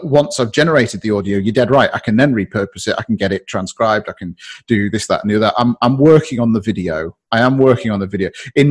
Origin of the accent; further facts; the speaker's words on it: North East England, United Kingdom; It's an ice lolly, I'm afraid. I'm from the northeast, and it's an ice lolly.